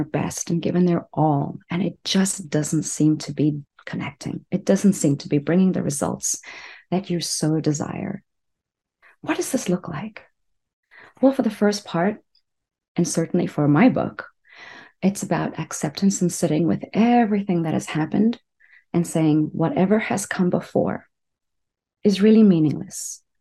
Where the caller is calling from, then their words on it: Texas, United States; I'm calling in from Texas